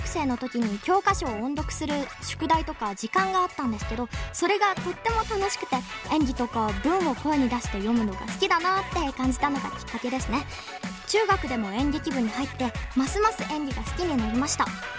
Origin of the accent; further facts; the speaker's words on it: Takahama, Aichi, Japan; 私の地元の高浜市は高山とは一文字違いで、山のない高浜市と海のない高山でちょっと対になってるところがありますね。